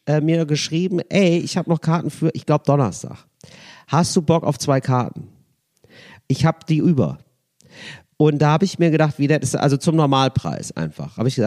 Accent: Geldern, North Rhine-Westphalia, Germany; Ich bin ja da aufgewachsen in der Ecke.

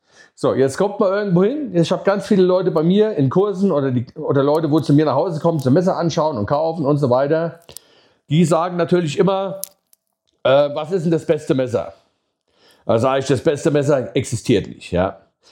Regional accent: Bavaria, Germany; ich komme aus dem Ostallgäu und so, Nähe Kaufbeuren.

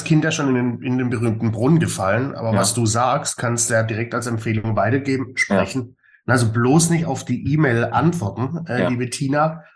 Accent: Ludwigsburg, Baden-Württemberg, Germany; aus Ludwigsburg. Da ist meine alte Heimat.

